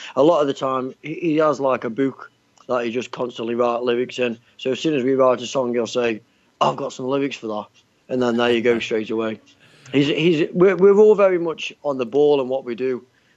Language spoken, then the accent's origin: English; Stoke-on-Trent, West Midlands, United Kingdom; When we go out to gigs and we say … we're from Stoke-on-Trent, we don't normally say Staffordshire.